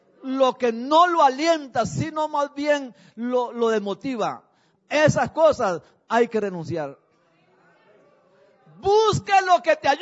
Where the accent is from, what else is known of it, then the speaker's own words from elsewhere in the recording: Costa Rica; Tal vez fue solo para decimos allá en Costa Rica, para vacilar un rato.